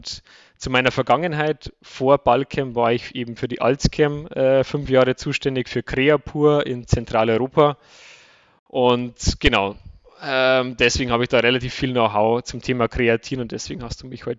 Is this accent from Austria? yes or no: no; Bavaria, Germany; accent: Bavarian; gebürtig aus der Chiemseer Gegend, deswegen auch der Dialekt. Kann ich nicht verbergen.